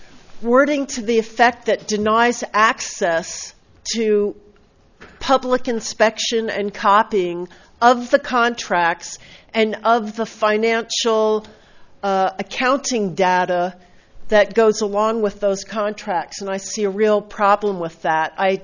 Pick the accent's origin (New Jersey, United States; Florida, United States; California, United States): California, United States; Oceano; I'm from Oceano